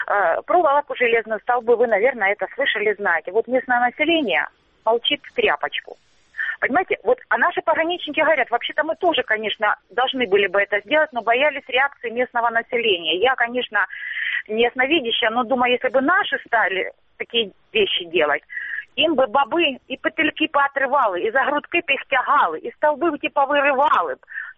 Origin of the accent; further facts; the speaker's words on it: Starobilsk, Luhansk Oblast, Ukraine; Вы знаете, я с Луганщины, город Старобельск.